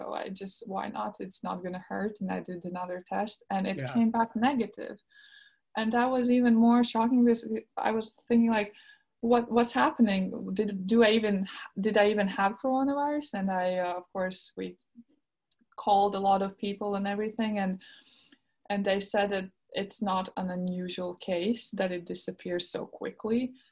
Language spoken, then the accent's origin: English; Latvia; the European Championships that are happening in Latvia, and not only in Latvia, but in my hometown, which is like, the courts are 10 minutes away from my house.